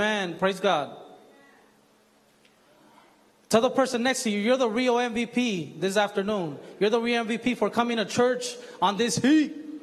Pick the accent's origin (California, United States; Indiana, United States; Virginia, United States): California, United States; Compton; I grew up here in Compton. And right here in Compton, you know, in the streets where I live, there was a lot of violence.